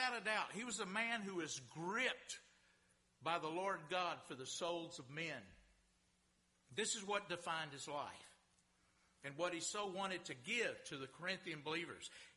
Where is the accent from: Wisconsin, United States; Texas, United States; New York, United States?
Texas, United States; When I was a little boy, growing up in Texas, I was a little boy, and my granddad, he'd take me fishing with him with a cane pole to a big tank, big water hole on his farm